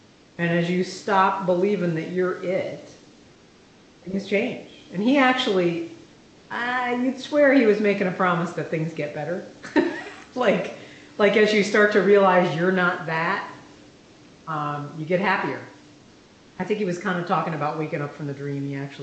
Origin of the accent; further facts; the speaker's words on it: Michigan, United States; Growing up in Michigan, it's like, okay, let's try to do donuts.